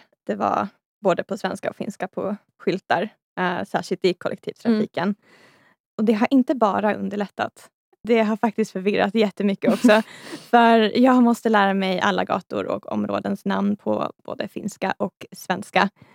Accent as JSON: {"language": "Swedish", "country": "Sweden", "accent": "Standard Swedish", "said": "svarar på svenska. Mm. Med min otroligt rikssvenska dialekt"}